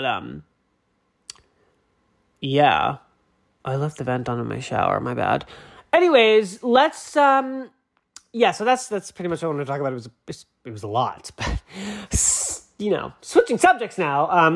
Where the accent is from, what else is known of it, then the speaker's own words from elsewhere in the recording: Boston, Massachusetts, United States; now in Los Angeles, United States; I mean, I'm from Boston, but my family, my parents go to Florida because it's much warmer there than it is in Boston.